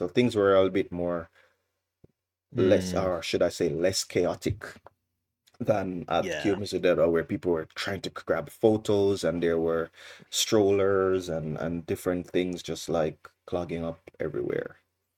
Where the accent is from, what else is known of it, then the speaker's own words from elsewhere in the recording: Jamaica; Anytime I tell people that I'm from Jamaica, people always get so excited